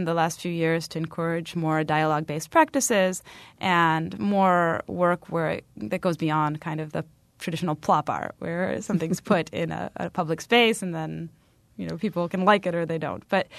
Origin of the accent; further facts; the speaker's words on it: Chicago, Illinois, United States; also born or lived in Poland; I grew up in the Midwest. I was born in Poland, and my family came to Chicago actually when I was around 5 years old. So I grew up in the Chicagoland area.